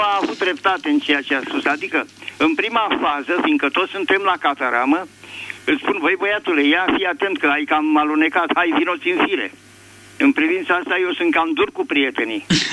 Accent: Bucharest, Romania; Sunt din București ca să facem protocol.

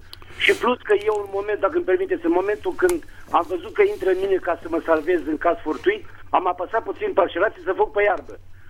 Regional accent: Bucharest, Romania; Sunt din București. Pe scurt, am 49 de ani.

